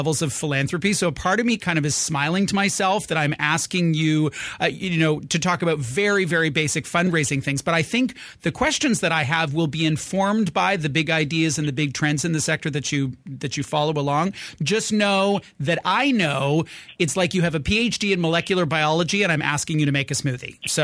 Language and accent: English; Canada; also born or lived in United States; One of the things that gives me great pride as a Canadian is the both the rights and the practices that we have around parental leave in this country. I used to live in the U.S.